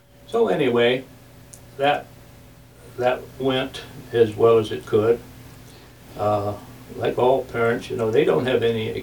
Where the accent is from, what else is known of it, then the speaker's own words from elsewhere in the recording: Michigan, United States; now in Alaska, United States; This was in Michigan